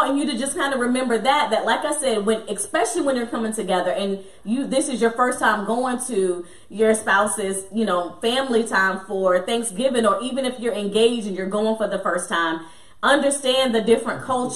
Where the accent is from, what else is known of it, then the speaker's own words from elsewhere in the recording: the South, United States; we're from the South